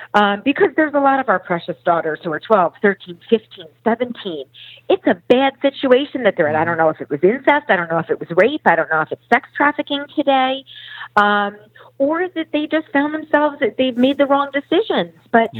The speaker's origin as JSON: {"language": "English", "town": "Philadelphia", "region": "Pennsylvania", "country": "United States", "said": "I come from the Philadelphia area, so there's been a lot of battles to stand up for Jesus."}